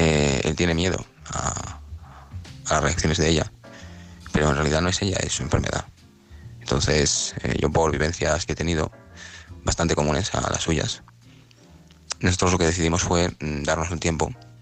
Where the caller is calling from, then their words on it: Alicante, Valencian Community, Spain; de Alicante.